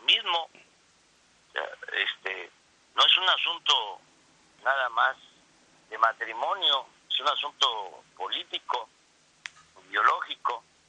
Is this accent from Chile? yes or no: no; Mexico; Porque no somos tontos los mexicanos.